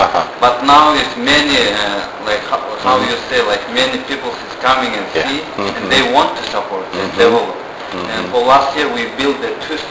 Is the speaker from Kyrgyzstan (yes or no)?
yes; Kyrgyzstan; English is a second language; Yeah, I'm from Kyrgyzstan actually.